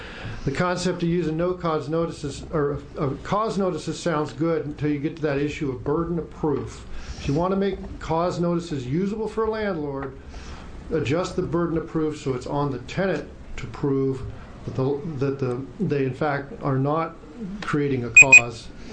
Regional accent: Eugene, Oregon, United States; Thank you for the opportunity to speak. I'm from Eugene, and I've managed 69 units for about 20 years.

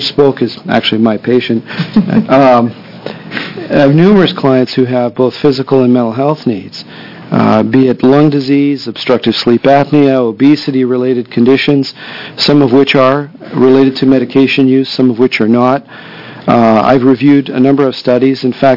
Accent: Toronto, Ontario, Canada; moved away as an adult; also born or lived in Belgium / Ohio, United States; I'm Canadian. I grew up in Toronto. I went to medical school in Belgium, and I did my residency training in Cleveland, Ohio

